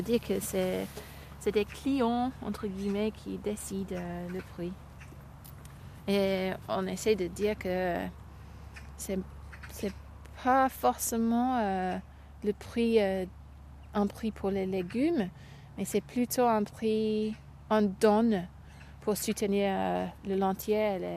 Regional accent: England, United Kingdom; French is a second language; now in France; Je viens d'Angleterre.

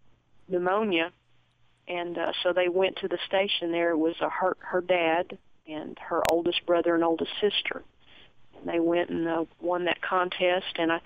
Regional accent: Baton Rouge, Louisiana, United States; also born or lived in Nashville; I was born there in Nashville and wound up down in Baton Rouge, and grew up there pretty much through college.

